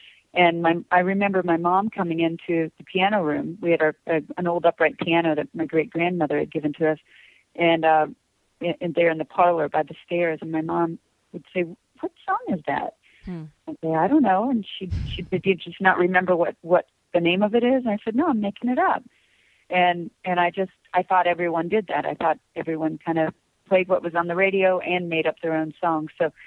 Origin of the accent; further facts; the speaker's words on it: Kansas, United States; I did grow up in the Midwest. I was born in Kansas City, but raised in a small town in Kansas with about, at that time, maybe 1,600 people.